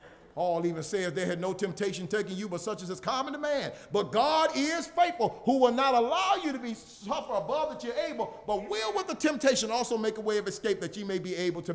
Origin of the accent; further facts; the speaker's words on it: Illinois, United States; Right here in Virginia. Where are you from? Ohio. And I'm from Illinois.